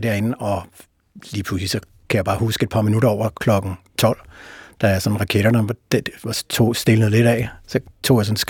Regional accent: Brøndby, Capital Region of Denmark, Denmark; jeg voksede op i Brøndby Øster, alene med min mor

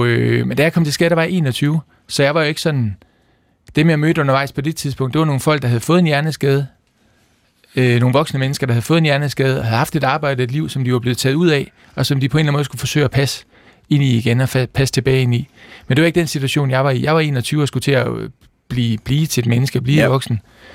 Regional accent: Aarhus, Central Denmark Region, Denmark; Og blev lagt på kommunehospitalet i Aarhus, hvor jeg kommer fra.

